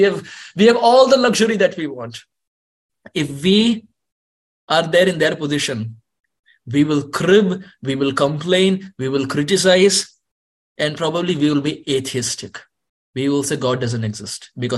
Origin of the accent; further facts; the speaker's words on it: Mumbai, Maharashtra, India; I'm from Mumbai. How I wish I was from Vrindavan.